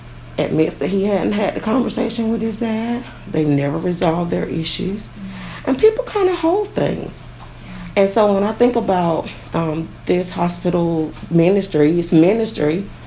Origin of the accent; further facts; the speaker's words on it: Greene County, United States; And because I'm from Greene County, it's an honor to be able to give it back to the community.